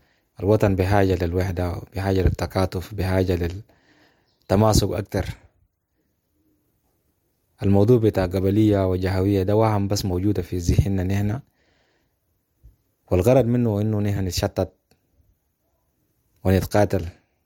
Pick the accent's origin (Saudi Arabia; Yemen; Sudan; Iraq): Sudan; Wadi Salih, Central Darfur; born there; أنا من مواليد ولاد وسط دارفور محلية وادي صالح.